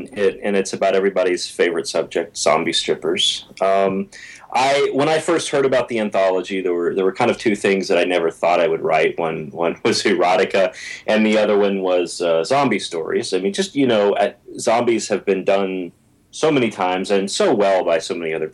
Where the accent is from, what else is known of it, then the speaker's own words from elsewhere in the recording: Memphis, Tennessee, United States; Well, I'm actually from Memphis, so y'all comes pretty naturally to me.